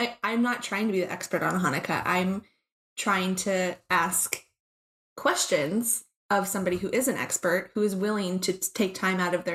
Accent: California, United States; So I grew up in the Bay Area.

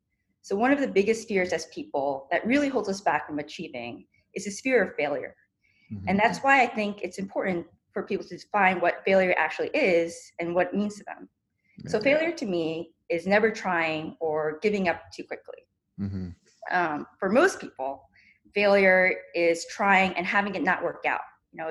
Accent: Long Island, New York, United States; also born or lived in Queens; So I was born in Queens, and then my family moved to Long Island, and I grew up there.

